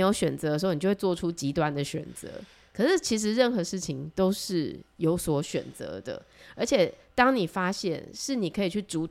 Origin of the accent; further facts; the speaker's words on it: Taiwan; 就是身为台湾人，我们到底什么时候会觉醒，知道我们是台湾人，